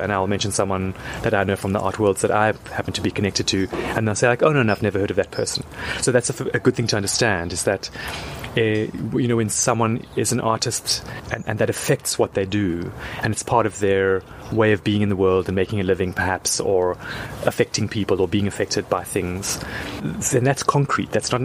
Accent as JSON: {"language": "English", "town": "Pinelands", "region": "Western Cape", "country": "South Africa", "tie": "born or raised there", "said": "I grew up in Pinelands, and Pinelands was a hellhole in the late 70s and early 80s."}